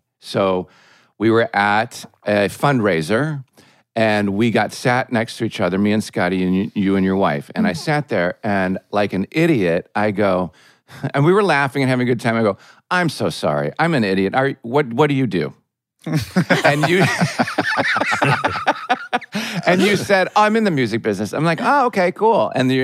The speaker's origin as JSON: {"language": "English", "town": "Glen Ellyn", "region": "Illinois", "country": "United States", "said": "I'm from Glen Ellyn"}